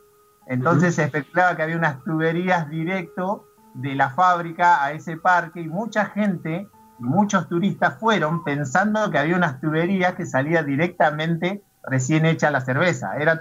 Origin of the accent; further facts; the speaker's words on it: Buenos Aires, Argentina; born there; mi papá vino a los 6 años de Chile y bueno, nací acá en Buenos Aires, Argentina